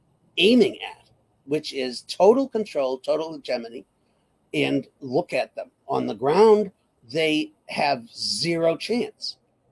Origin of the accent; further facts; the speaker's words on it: Massachusetts, United States; I'm from Massachusetts. My vote doesn't mean anything anyway.